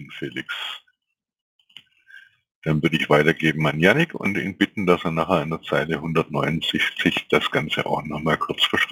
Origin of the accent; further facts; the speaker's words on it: Swabia, Germany; Als Schwabe würde mich interessieren, wenn ich mir die Karte vorstelle